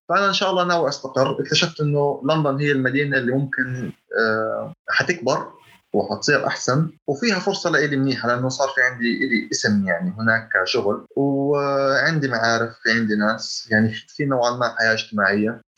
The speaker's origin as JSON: {"language": "Arabic", "country": "Jordan", "lives_now": "Canada", "said": "الجالية الأردنية مثلاً والله إحنا ما نتعاملش مع الجالية المصرية"}